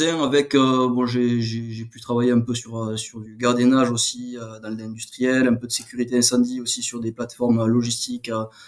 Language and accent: French; Occitanie, France; au bout d'un an, je suis revenu sur ma terre natale dans l'Aude